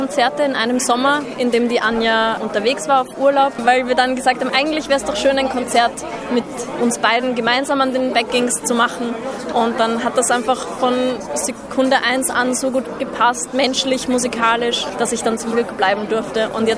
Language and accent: German; Mödling, Lower Austria, Austria; Ich bin aus Niederösterreich.